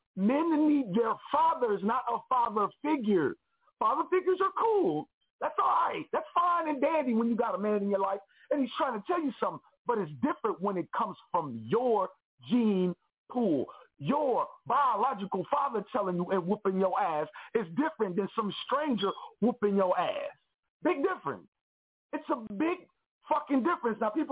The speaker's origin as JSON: {"language": "English", "town": "Kansas City", "region": "Missouri", "country": "United States", "lives_now": "Philadelphia, United States", "said": "I'm from Kansas City, Missouri, not from Philadelphia. I live in Philadelphia now, but this is where I'm from."}